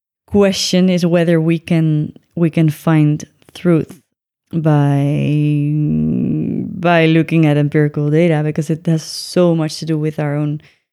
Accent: Netherlands; English is a second language; it makes me think of I'm from the Netherlands

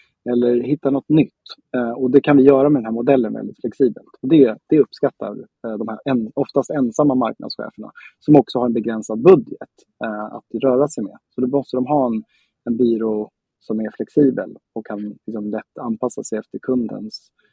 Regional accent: Stockholm, Stockholm County, Sweden; Jag är original stockholmare från söder till en början, ja. Och så har jag bott på Söder tills jag började första klass och då flyttade jag till Gärdet ovanför Östermalm. Och sen har jag farit runt och bott lite överallt.

